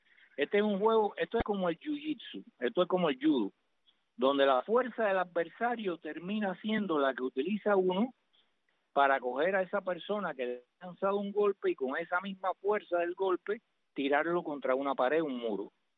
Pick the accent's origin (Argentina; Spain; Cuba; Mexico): Cuba; aquí hay un pueblo que se llama Cuba, pueblo cubano, y somos uno, allá, acá y en todas partes.